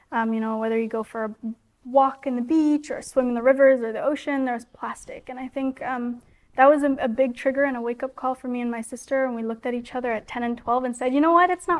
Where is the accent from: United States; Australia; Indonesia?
Indonesia; Bali; growing up in Bali, you have such a different way of living.